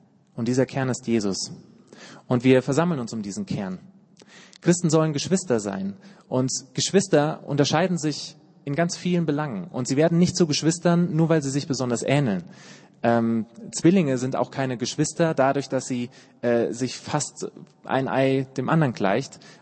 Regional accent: Hesse, Germany; Ich komme aus dem FEG-Hintergrund, so aus dem hessischen Hinterland, über die 7 Berge da hinten.

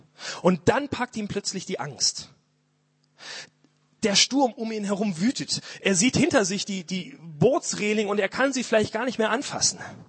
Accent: Bünde, North Rhine-Westphalia, Germany; Ich bin in Bünde aufgewachsen, Nordrhein-Westfalen, mal Bielefeld.

